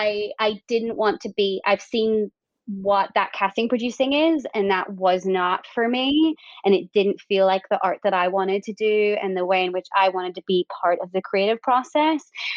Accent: Northern Ireland, United Kingdom; moved away; So when I moved from Northern Ireland to do an acting course, I went to American Academy of Dramatic Arts.

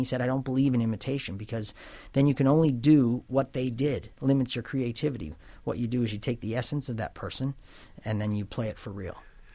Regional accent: Canada; moved away as an adult; It started when I grew up in Canada, but came here to go to acting school.

